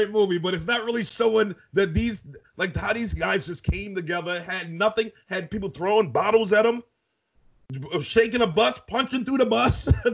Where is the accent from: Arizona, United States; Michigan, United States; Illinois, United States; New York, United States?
New York, United States; That's why I grew up in New York, but I'm a Cowboy fan.